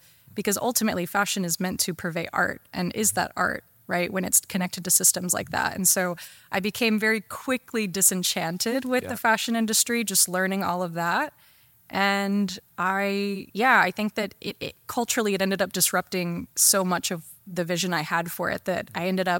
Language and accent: English; Texas, United States; Home is Texas.